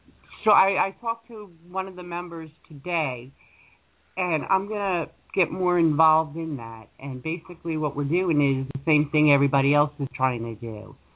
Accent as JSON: {"language": "English", "region": "New York", "country": "United States", "accent": "Long Island", "lives_now": "North Carolina, United States", "said": "Yeah, I bring my accent and attitude wherever I go."}